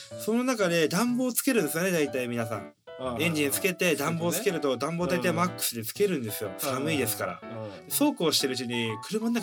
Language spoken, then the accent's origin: Japanese; Hokkaido, Japan; now in Tokyo, Japan; 我々ね、もともと地元が北海道ってこともありまして、